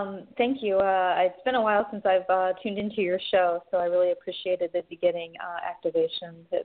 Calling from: Austin, Texas, United States; in Austin.

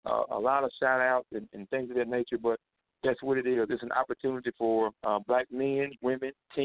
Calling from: Jackson, Mississippi, United States; I'm here in Jackson, Mississippi, and I have a journal

